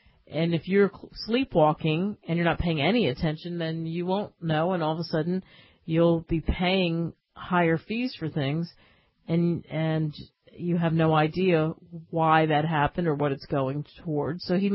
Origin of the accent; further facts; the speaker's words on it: United States; I like being an American. I love being an American.